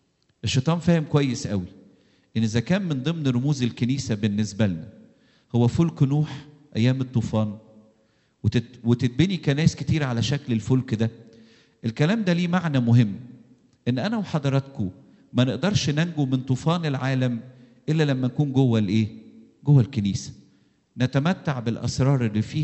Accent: Egypt; moved away; ولما حتى إحنا اتنقلنا من مصر وجينا هنا بحسب إيماننا وبحسب تعليم الكتاب، إحنا ما جيناش هنا صدفة، أو ما بقناش مسيحيين في مصر صدفة، أو ما انتميناش للكنيسة القبطية صدفة

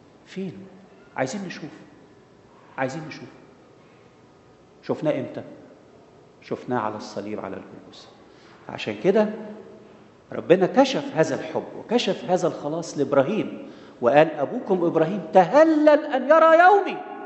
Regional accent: Egypt; احنا مش ولاد إبراهيم حسب الجسد، احنا مصريين جذورنا فرعونية

